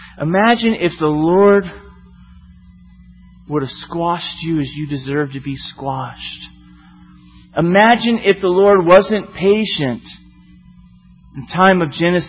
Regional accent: Florida, United States; Because I was from Florida and I liked the Gators.

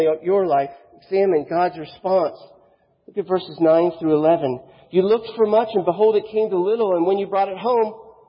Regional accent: Florida, United States; I'm from Florida

